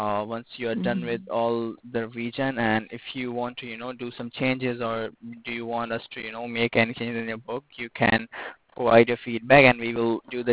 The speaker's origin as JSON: {"language": "English", "country": "Turkey", "said": "I am from basically I am from Turkey."}